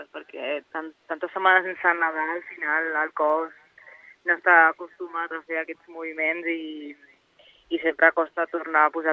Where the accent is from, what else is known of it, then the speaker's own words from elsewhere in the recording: Badalona, Catalonia, Spain; jo que soc de Badalona tinc el mur al costat de casa